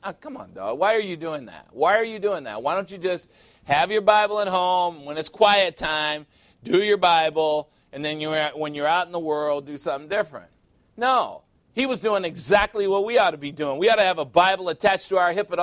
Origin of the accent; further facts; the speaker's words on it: Chicago, Illinois, United States; And we have a unique situation here because everybody came from someplace, and even me. I came from Chicago.